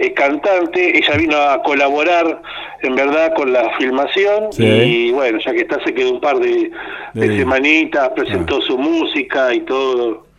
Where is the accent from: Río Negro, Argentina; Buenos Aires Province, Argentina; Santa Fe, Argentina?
Buenos Aires Province, Argentina; Zárate; Obviamente somos de acá de Zárate, ¿no? De acá de Argentina.